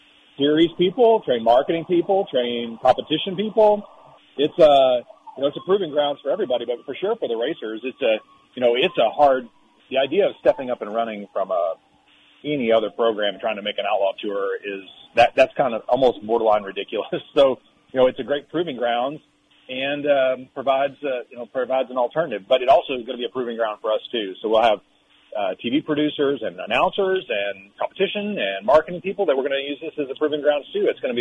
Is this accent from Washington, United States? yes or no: no; Texas, United States; particularly in the middle of the country where I grew up in Texas, and all across the country with the 14 regions.